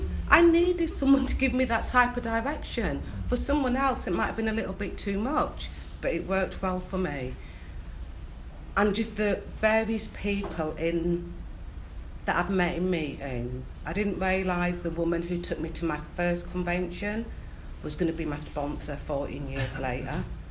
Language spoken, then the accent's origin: English; Leeds, Yorkshire and the Humber, United Kingdom; I come from Leeds, Chapel Town, working class black area.